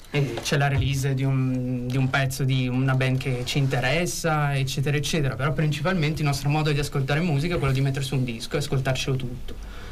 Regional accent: Pesaro, Marche, Italy; Sono di Pesaro, ero a Pesaro.

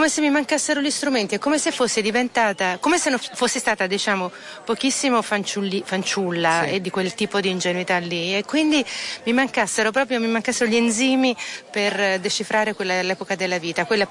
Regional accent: Florence, Tuscany, Italy; Nata e cresciuta a Firenze, però come appunto come Cataluccio che farà l'incontro insieme a me domani mattina, sono diciamo una fiorentina della diaspora.

